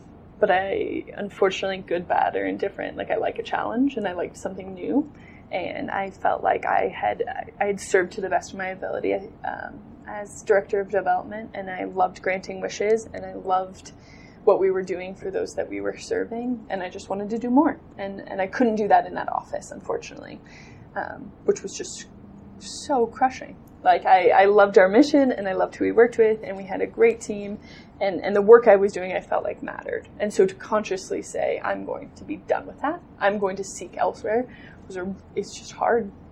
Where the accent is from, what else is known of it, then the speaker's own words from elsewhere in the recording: Wyoming, United States; I love Wyoming. I'm from Wyoming. I love being home